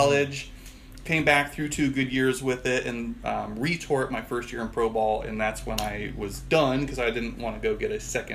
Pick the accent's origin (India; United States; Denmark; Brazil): United States; Illinois; I'm from Illinois, very small town, from the sticks of Illinois.